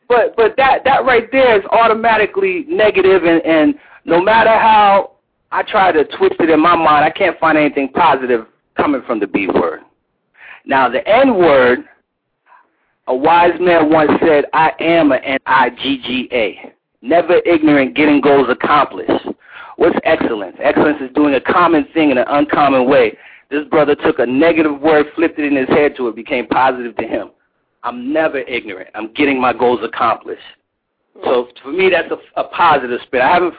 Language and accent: English; California, United States; I grew up in California. When I came over to the East Coast